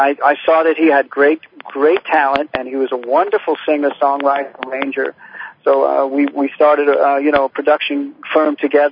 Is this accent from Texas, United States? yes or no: no; New York City, New York, United States; born there; I was born in the New York City area, and there was a place called the Brill Building that I could visit as a teenager